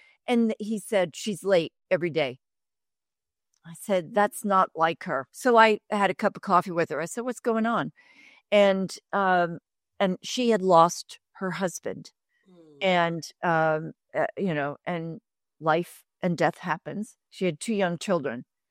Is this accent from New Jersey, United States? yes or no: yes; New Jersey, United States; in where I grew up in New Jersey, you took a casserole to something.